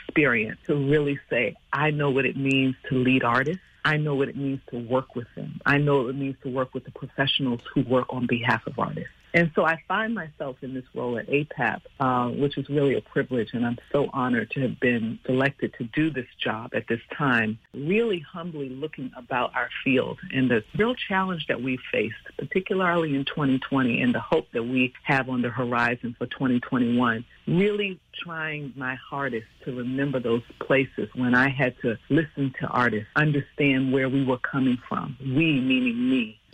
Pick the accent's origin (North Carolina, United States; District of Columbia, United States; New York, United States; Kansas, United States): District of Columbia, United States; Washington; when I was growing up in Washington, D.C., dancing, theater, performing.